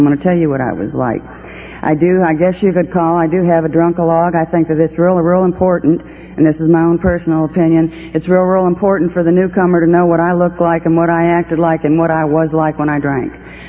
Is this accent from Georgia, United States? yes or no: yes; Georgia, United States; Georgia's actually what I call my home state.